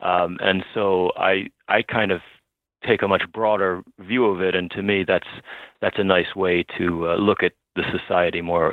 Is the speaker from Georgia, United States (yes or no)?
no; Baltimore, Maryland, United States; I'm from Baltimore, but my wife is from Long Island.